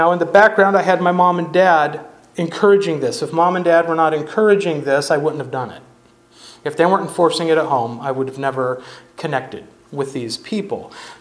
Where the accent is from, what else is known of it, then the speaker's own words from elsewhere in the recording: California, United States; Often I get homesick as I think about where I grew up in California